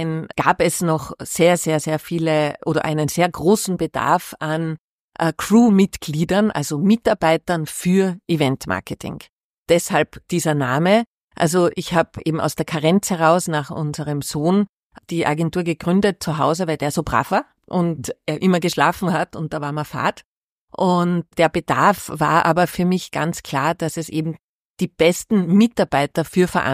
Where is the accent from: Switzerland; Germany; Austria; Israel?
Austria; Salzburg; also born or lived in Kufstein / Vienna; also schon über 30 Jahre in Oberösterreich, bin aber eben in Kufstein geboren und in Salzburg aufgewachsen und habe dann in Wien studiert und sitze jetzt so quasi ein bisschen in der Mitte